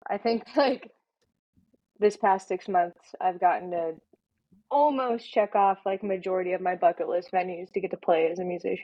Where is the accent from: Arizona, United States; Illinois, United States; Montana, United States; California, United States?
Montana, United States; played in my hometown of Montana.